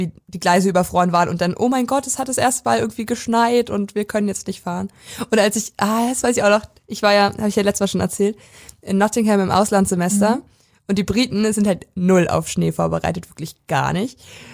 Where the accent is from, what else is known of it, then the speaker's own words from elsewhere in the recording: Brandenburg, Germany; in der Prignitz, also in dem Landkreis, wo ich herkomme, ist ein bisschen größer als eine Weisen und Wittenberge